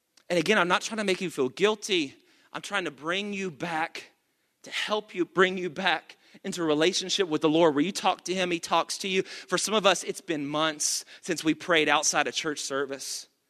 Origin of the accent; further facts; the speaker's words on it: the South, United States; We got people watching that are not from the South, but we're from the South